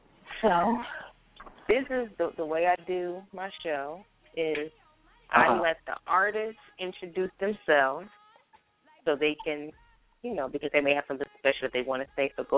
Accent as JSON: {"language": "English", "region": "New Jersey", "country": "United States", "said": "Yeah. I'm in the South now, but I'm from New Jersey."}